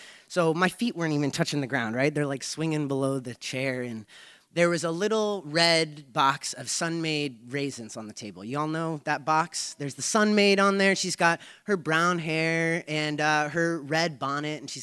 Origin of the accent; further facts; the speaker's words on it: Albuquerque, New Mexico, United States; Growing up in Albuquerque, I always had a very strong sense of self around my gender.